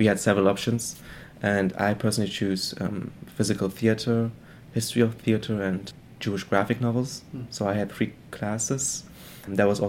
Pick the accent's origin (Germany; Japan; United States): Germany; Bochum, North Rhine-Westphalia; English is a second language; also born or lived in Osnabrück; I'm 21 years old. I'm from Germany. I was born in a city called Bochum in the western part of Germany. I'm studying in Osnabrück, which is a small town in the northern part of Germany.